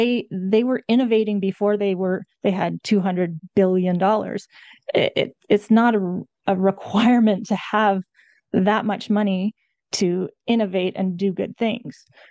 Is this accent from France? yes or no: no; Canada; Well, I'm Canadian, so I don't know the history of the United States very well.